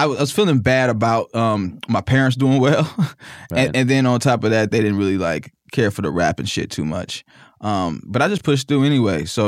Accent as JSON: {"language": "English", "region": "Mississippi", "country": "United States", "said": "I have a big family. We're all from Mississippi."}